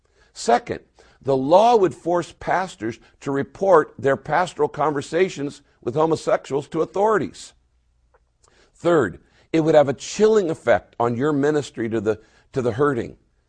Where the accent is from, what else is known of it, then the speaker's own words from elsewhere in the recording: United States; As an American pastor, it's not my role to interfere with the politics of other nations.